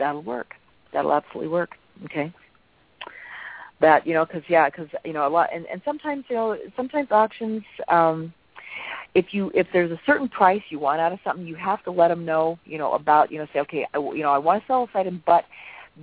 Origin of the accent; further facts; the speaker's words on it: Hawaii, United States; born there; I was born in Oahu, so I understand that, yeah.